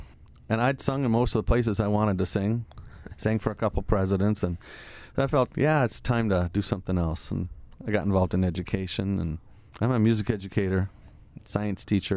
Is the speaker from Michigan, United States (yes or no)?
yes; Michigan, United States; And when in my hometown, we had a new airport built. I think it was completed in about 1960.